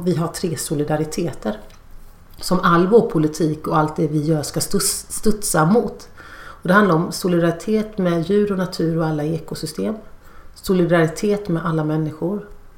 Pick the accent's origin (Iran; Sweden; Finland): Sweden; Hårda, Småland; also born or lived in Malmö; Jag föddes visserligen i Malmö, men bara när jag var något år så flyttade vi till Småland, till en by, till ett litet samhälle som heter Hårda. Och från den byn kommer min släkt på min mammas sida sedan århundraden tillbaka.